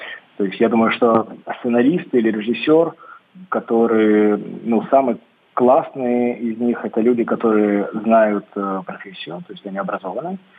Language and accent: Russian; Donetsk, Donetsk Oblast, Ukraine; я сам родом из Донецка